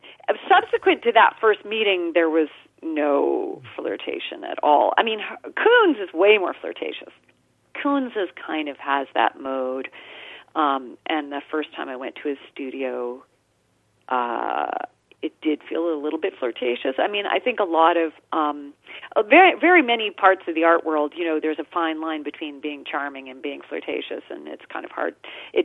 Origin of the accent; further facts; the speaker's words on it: Montreal, Quebec, Canada; And I'm from Canada